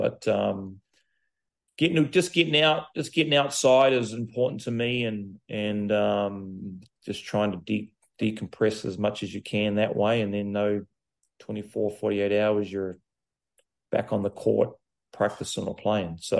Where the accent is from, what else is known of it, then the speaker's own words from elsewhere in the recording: New Zealand; growing up in New Zealand, I lived on the farm